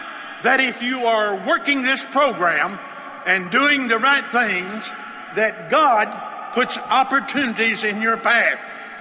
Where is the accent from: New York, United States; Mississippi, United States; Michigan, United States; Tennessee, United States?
Tennessee, United States; When I came in, I'm a hillbilly from East Tennessee.